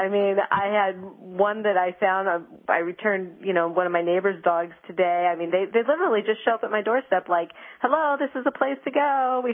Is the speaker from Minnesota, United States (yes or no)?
yes; Bloomington, Minnesota, United States; Oh, okay, because I grew up in Bloomington, Minnesota.